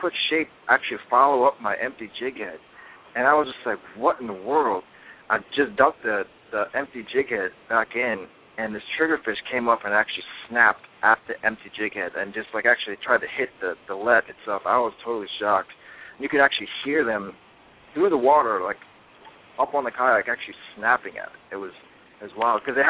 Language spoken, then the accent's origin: English; Virginia Beach, Virginia, United States; now in Richmond, United States; I am from Virginia Beach, like the Chesapeake Bay area.